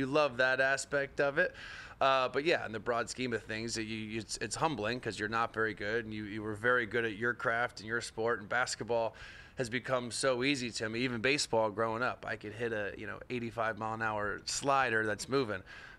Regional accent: Orlando, Florida, United States; which growing up in Orlando, I probably should have started earlier.

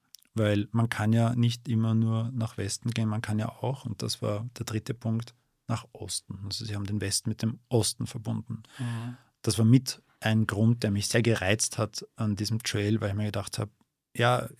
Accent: Vienna, Austria; Ich bin ein Stadtkind, ich bin Wiener

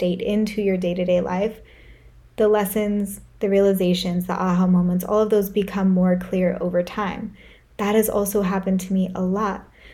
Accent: California, United States; I grew up in Northern California, and culturally that's just a big part of the culture there.

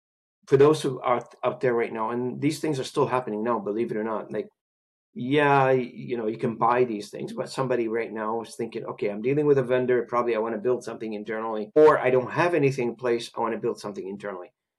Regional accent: Lebanon; I am originally from Lebanon as well

